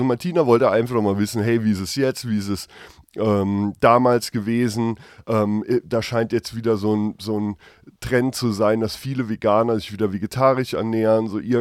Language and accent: German; Rhineland-Palatinate, Germany; Da bin ich froh, dass ich in Rheinland-Pfalz aufgewachsen bin.